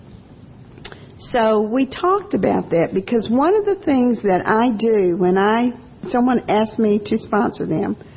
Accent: the South, United States; I'm from the South. She was a Yankee.

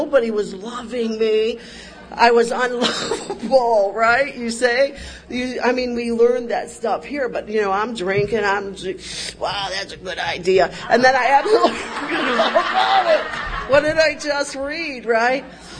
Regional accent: Cleveland, Ohio, United States; I'm born and raised in Cleveland, Ohio.

